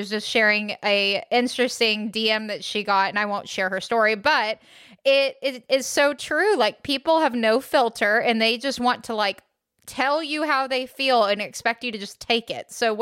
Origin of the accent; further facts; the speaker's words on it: Texas, United States; And I mean, I'm from Texas.